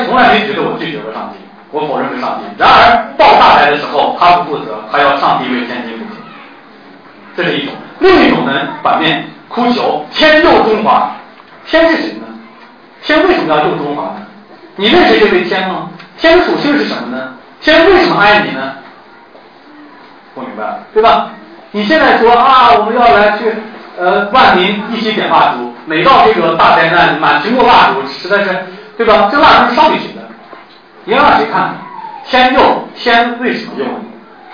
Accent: China; 我毕竟我们都是中国人

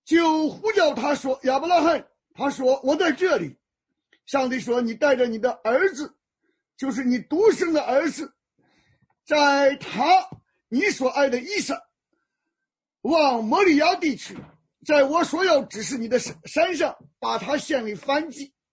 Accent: Shandong, China

